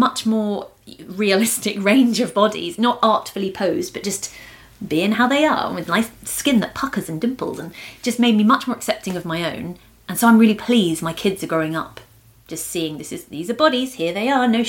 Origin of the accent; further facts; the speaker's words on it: United Kingdom; because I'm still British.